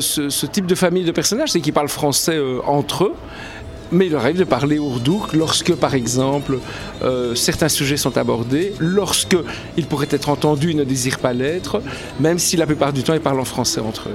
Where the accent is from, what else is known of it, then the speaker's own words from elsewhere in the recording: Belgium; je suis belge, enfin comme elle je suis né en Belgique.